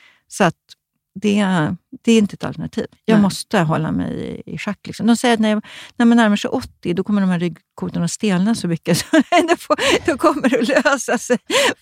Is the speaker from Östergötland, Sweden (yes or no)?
no; Stockholm, Stockholm County, Sweden; han var från Göteborg och jag var från Stockholm